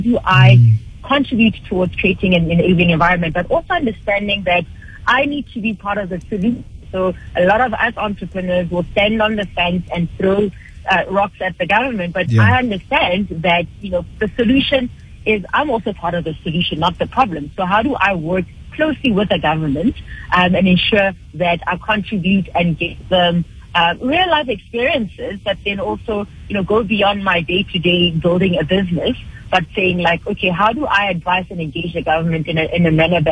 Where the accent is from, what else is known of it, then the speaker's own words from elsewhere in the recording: South Africa; because also my ability as a South African entrepreneur to attract, international skills is very, very difficult.